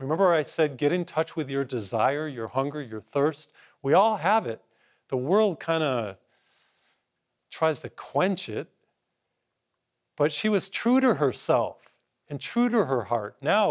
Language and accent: English; Massachusetts, United States; first language English; My first language is English. I grew up in Massachusetts, and in high school, we studied Spanish.